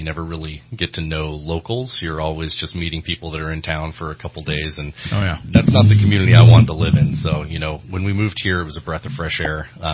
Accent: Paradise, California, United States; For me, I grew up in Paradise.

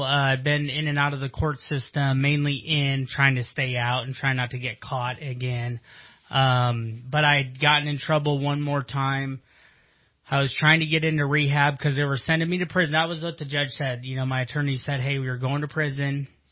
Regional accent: South Dakota, United States; I'm from South Dakota. I'd go back. I'll go work on the farm with my aunt and uncle.

